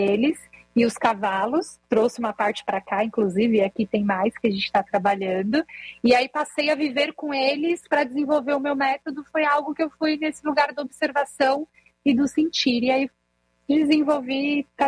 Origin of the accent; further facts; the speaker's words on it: São Paulo, Brazil; Eu vim de São Paulo, eu sou paulistana.